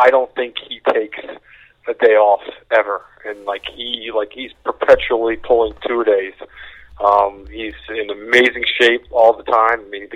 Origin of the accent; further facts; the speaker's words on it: Maryland, United States; I actually am from the East Coast. I'm from Maryland, so I went to a Division III school called York College of Pennsylvania.